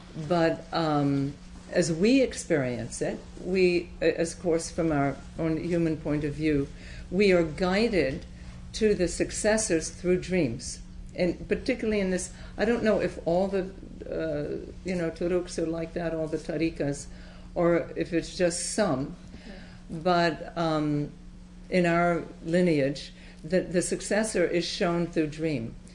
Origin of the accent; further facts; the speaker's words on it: Houston, Texas, United States; born there; I was born in Houston, Texas, to French parents who came over just after the war, during the war.